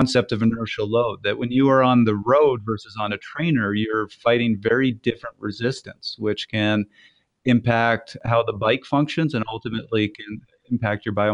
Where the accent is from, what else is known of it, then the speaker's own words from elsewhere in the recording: Canada; And so as the Canadian here, sorry, I'm going to make fun of you really quickly.